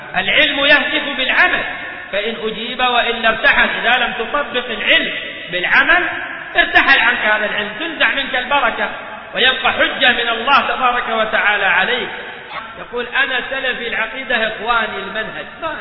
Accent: Saudi Arabia; وبالذات عندنا في السعودية

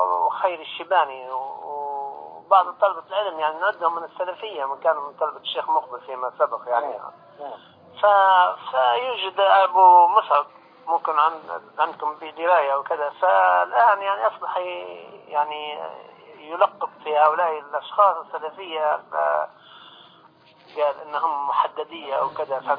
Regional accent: Libya; السؤال طبعا أنا من ليبيا طبعا

